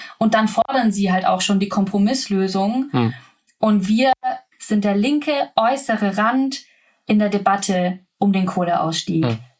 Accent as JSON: {"language": "German", "region": "Baden-Württemberg", "country": "Germany", "tie": "born or raised there", "also_born_or_lived": "Lower Bavaria", "said": "Ja, ich komme vom Dorf. Bin im Schwabeländle aufgewachsen, da habe ich auch noch anders geschwätzt. Bin dann zum Studieren in die niederbayerische Pampa gegangen"}